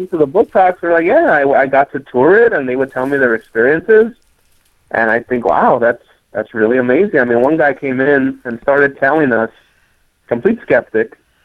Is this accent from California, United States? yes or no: yes; Los Angeles, California, United States; first language Spanish; English is a second language; I grew up in a house where we didn't speak English until I was 5 years old when I started going to school. Right. And if you know anything about East L.A., there's a, I mean, everyone speaks Spanish